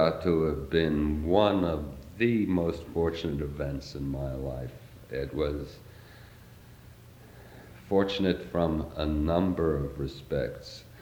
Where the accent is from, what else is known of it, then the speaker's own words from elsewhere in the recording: New York City, New York, United States; I grew up in New York City. My parents were immigrants from Russia, and I was the first member of my family to go to college